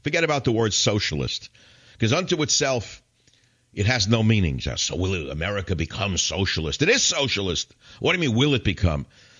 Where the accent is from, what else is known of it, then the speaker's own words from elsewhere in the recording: Bronx, New York, United States; He was from Brooklyn anyway, and I'm from the Bronx.